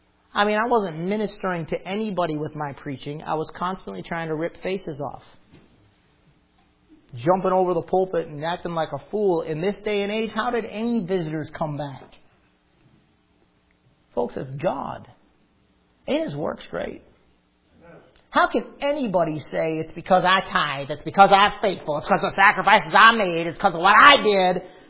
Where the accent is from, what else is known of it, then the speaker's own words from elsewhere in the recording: Detroit, Michigan, United States; I grew up near Detroit, Michigan.